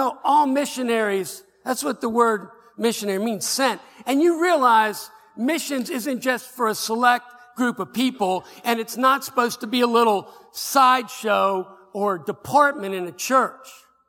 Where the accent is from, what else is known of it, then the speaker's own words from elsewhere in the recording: Philadelphia, Pennsylvania, United States; I went to a Southern Baptist school. I was from Philadelphia, and I didn't really know what a Baptist was. I was Catholic and went there to play football and became a Christian.